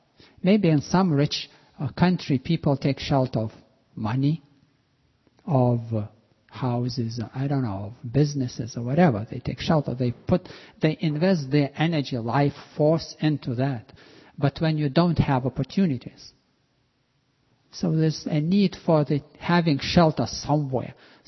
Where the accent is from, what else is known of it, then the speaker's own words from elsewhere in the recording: Lithuania; English is a second language; I'm originally from Baltics, and this was not in the capital, but in another town where I was still studying in the school. Yes, this was Lithuania.